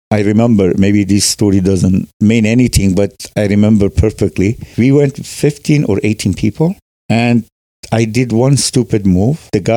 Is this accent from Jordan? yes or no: no; Iran; moved away; I grew up in the Azeri part of Iran, so I knew some, I had some idea about the language.